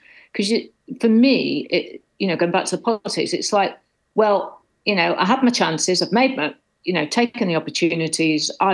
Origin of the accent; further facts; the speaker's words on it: Wales, United Kingdom; I grew up in North Wales. I'm fundamentally a northerner, I suppose. But I'm not someone from the southeast. I'm not from the wealthy southeast.